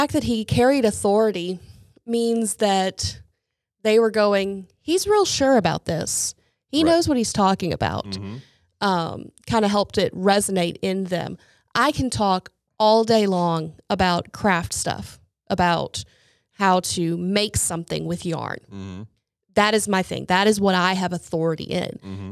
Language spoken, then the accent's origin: English; the South, United States; You know, I don't think I ever thought about that because I am from the South, and so everything is just a little bit down that way.